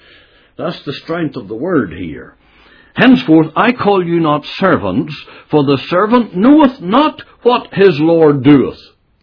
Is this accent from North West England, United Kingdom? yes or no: no; Enniskillen, Northern Ireland, United Kingdom; When I used to stand in my hometown of Enniskillen in an open-air meeting